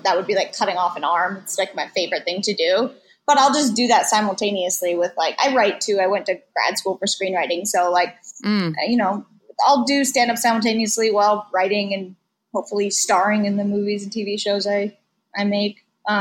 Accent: West Coast, United States; Well, I guess it's just because I'm from the West Coast.

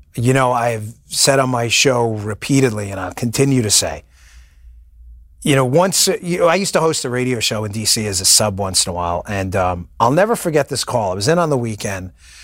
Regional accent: Queens, New York, United States; I'm from Queens. I know it bothers people. It doesn't bother me one bit. It's exactly, me and my wife both are from Queens.

